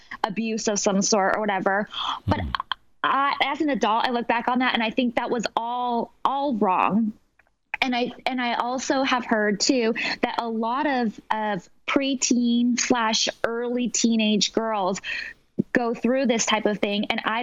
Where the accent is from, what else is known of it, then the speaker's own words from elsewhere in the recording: California, United States; So I didn't grow up in L.A. I grew up in Northern California.